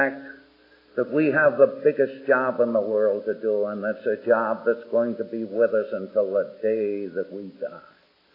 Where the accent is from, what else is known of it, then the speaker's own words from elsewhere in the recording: Boston, Massachusetts, United States; I'm a Bostonian originally.